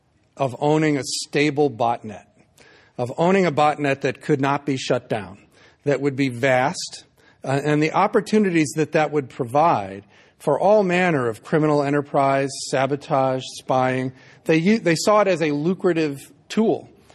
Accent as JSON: {"language": "English", "region": "Missouri", "country": "United States", "said": "That's sort of out of my pay grade. I'm from Missouri."}